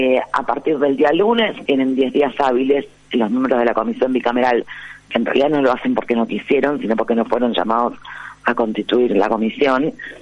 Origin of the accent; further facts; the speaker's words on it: Buenos Aires, Argentina; Yo como bonaerense, si querés, me podría sentir gratificada